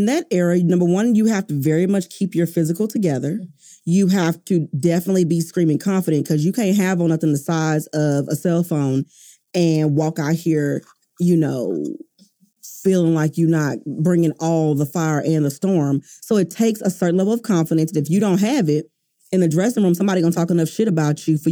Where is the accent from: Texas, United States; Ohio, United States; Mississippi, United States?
Texas, United States; Houston; first of all, I'm originally from Houston. And let me tell you, baby, that's all we serving, first of all.